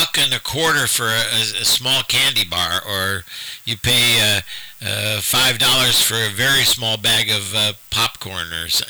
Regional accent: United States; But I was raised in the United States

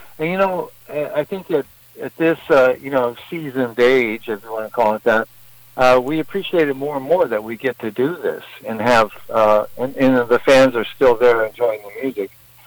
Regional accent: Fort Leavenworth, Kansas, United States; born there; also born or lived in Ankara, Turkey / California; Well, I'm an Army brat, so I was born in Fort Leavenworth, Kansas, and lived in a lot of military bases the East Coast, and then finally went to Turkey, Ankara, Turkey, for about 3.5 years when I was, eight or so

